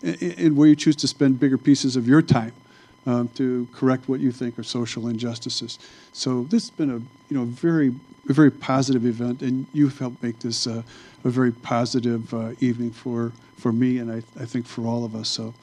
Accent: Illinois, United States; I'm 65 years old, and I grew up near Chicago and in a white middle-class family, went to an all-white high school with the exception of the occasional exchange student

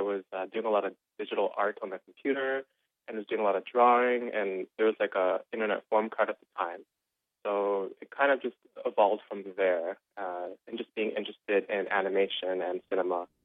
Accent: Arvilla, North Dakota, United States; I grew up in a town called Arvilla, North Dakota. It's a little bit west of Grand Forks, a small town.

